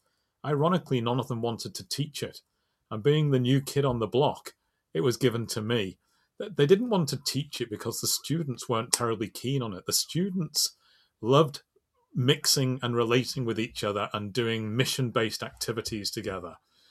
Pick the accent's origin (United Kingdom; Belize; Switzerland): United Kingdom; Liverpool, North West England; You know, I come from Liverpool